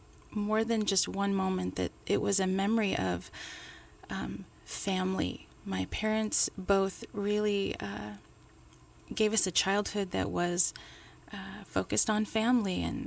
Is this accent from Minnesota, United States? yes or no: no; California, United States; also born or lived in Michigan; Well, I was born in Michigan, but we moved to California, and I've been raised in the San Francisco Bay Area.